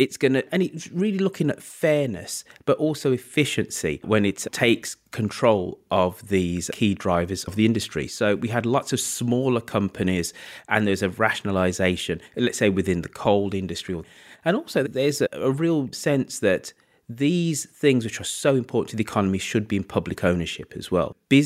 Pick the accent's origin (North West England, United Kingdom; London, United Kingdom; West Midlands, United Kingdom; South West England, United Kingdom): West Midlands, United Kingdom; Birmingham; One of the kind of key things of this government, which I must admit, as a Brummie, chafe against, is the New Towns Act.